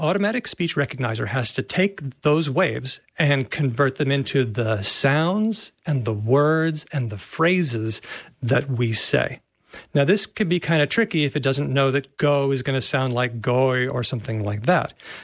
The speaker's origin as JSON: {"language": "English", "country": "United States", "moved": "yes", "lives_now": "Australia", "said": "I'm originally from the States and I've been living here for about 20 years, but I'm afraid that my brain is just not plastic enough to be able to do the Australian accent."}